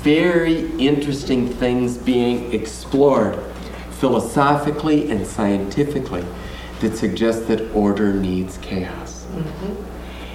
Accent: South Dakota, United States; I grew up in South Dakota. My first call was in South Dakota.

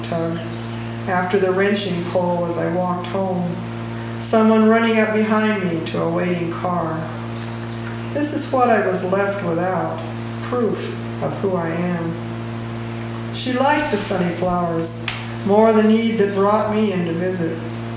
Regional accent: Alaska, United States; I grew up in Alaska, and this is an experience from my childhood.

